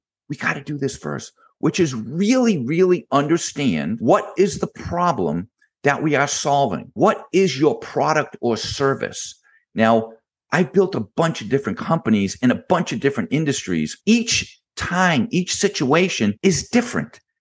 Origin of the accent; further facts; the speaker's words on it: Boston, Massachusetts, United States; I am from Boston and I love all of my Boston sports.